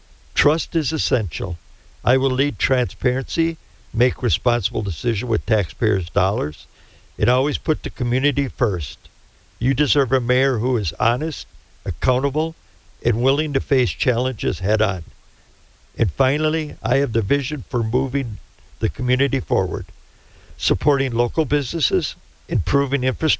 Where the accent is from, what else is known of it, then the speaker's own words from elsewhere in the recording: Tomahawk, Wisconsin, United States; I was born and raised in Tomahawk. It's been my home for 63 years. I graduated from Tomahawk High School in 1981.